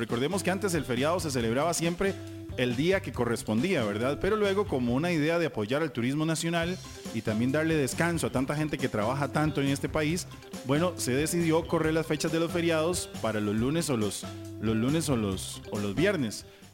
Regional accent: Costa Rica; es una de las cosas en las cuales estamos de acuerdo como costarricenses

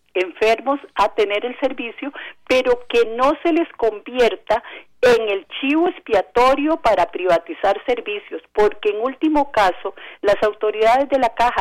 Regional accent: Costa Rica; como costarricenses exijamos soluciones prontas

